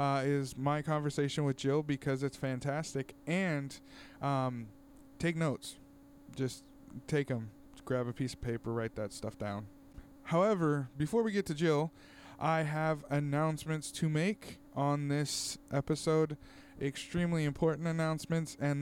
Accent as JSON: {"language": "English", "town": "Tulare", "region": "California", "country": "United States", "tie": "born or raised there", "said": "here in my hometown of Tulare"}